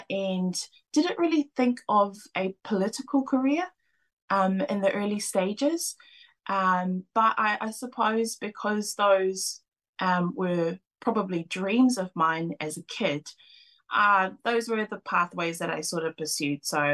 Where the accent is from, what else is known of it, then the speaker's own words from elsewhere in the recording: Auckland, New Zealand; also born or lived in Cook Islands; I was born in the Cook Islands and then moved to New Zealand with both my parents, and we settled out here in West Auckland, which is my home. I still live in West Auckland. I still live in Rānui to this day